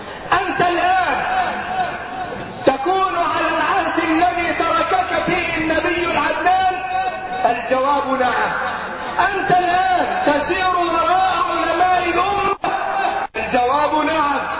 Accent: Beni Suef Governorate, Egypt; وأنا صعيدي مثلكم من بني سويف

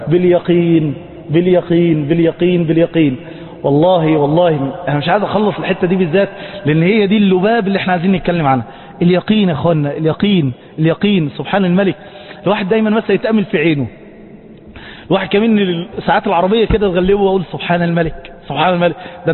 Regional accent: Cairo, Cairo Governorate, Egypt; انتم عندكم هنا الجو خاله غير عندنا في القاهره

